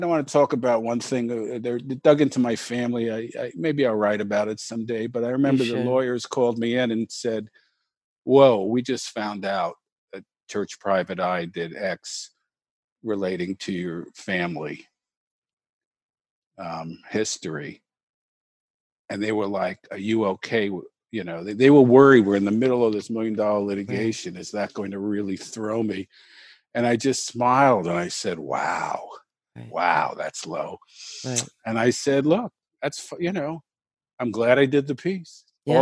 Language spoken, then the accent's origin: English; New York, United States; I'm a New Yorker.